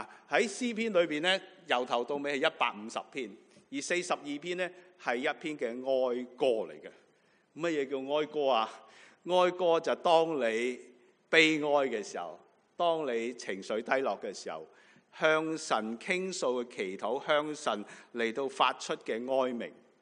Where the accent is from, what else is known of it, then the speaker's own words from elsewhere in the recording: Hong Kong; 我作为来自香港的一份子，在这两个月看的新闻